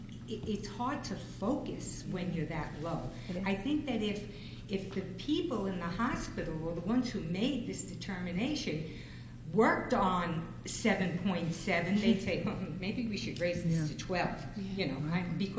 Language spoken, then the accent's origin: English; Long Island, New York, United States; from Long Island.